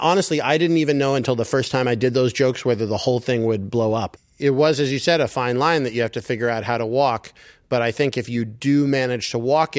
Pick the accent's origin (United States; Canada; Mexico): United States; And as an American doing comedy there, I have opportunities that are available because the comedy scene is growing so quickly.